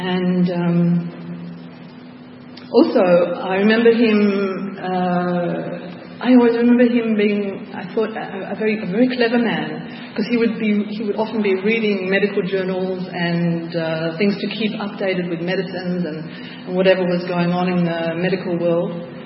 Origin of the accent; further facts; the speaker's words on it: Australia; I'm also an Aussie, so I'm coming home also as an Aussie.